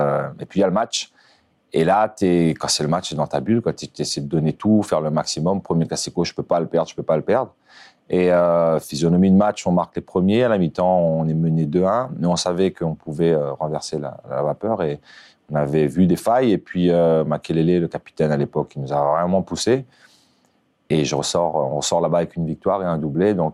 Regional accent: Réunion, France; Moi, je suis réunionnais, donc ça veut dire que je dors beaucoup.

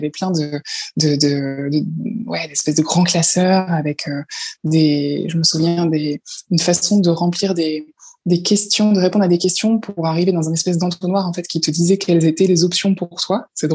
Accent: Normandy, France; Alors, j'ai grandi en Normandie. Mais dans une partie de Normandie, tout en bas, vraiment collée à la région parisienne.

